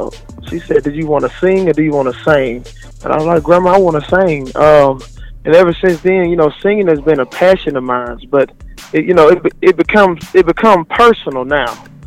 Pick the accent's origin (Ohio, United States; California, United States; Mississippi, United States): Mississippi, United States; Meridian; I'm from Meridian, Mississippi.